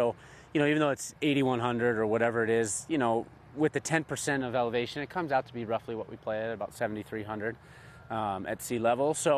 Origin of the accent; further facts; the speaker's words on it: United States; And I'm an American athlete